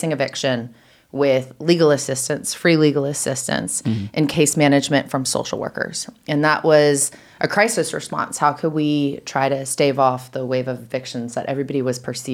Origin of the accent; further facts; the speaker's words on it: Texas, United States; now in Chattanooga, United States; I'm originally from Texas. I went to Rhodes in Memphis, so I've spent some time in Tennessee. I am a Chattanoogan for 5 years now